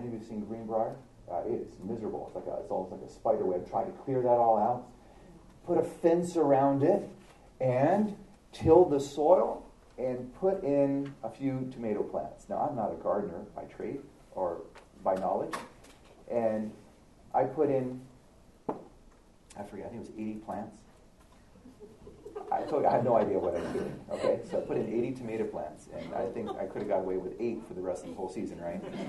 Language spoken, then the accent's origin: English; California, United States; I don't know. I'm from California.